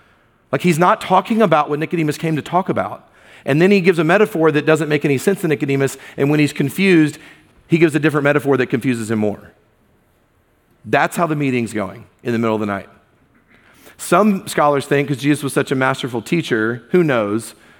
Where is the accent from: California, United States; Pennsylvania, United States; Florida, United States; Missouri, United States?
Florida, United States; Jacksonville; I grew up in Jacksonville, Florida, hurricanes every season, and you don't mess with hurricane wind.